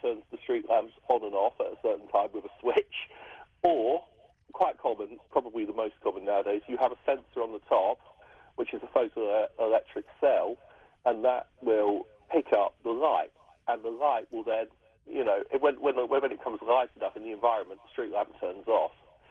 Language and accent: English; England, United Kingdom; accent: English; Sorry, it's my stupid English accent.